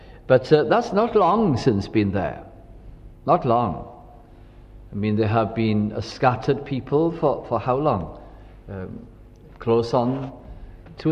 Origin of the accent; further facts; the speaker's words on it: Wales, United Kingdom; now in Lancashire, United Kingdom; with being Welsh myself, and as a family moving from North Wales to live to Lancashire, then living in the Welsh communities, moving about the Welsh communities in Lancashire